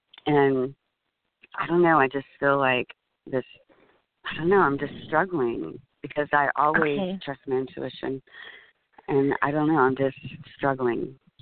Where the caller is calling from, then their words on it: Texas, United States; I'm calling from Texas.